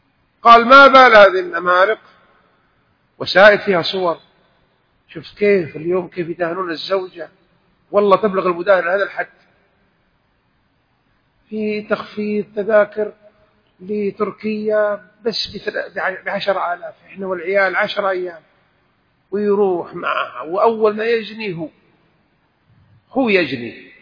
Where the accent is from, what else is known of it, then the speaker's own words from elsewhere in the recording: Jeddah, Makkah Province, Saudi Arabia; وأنا من أهل جدة من مواليد جدة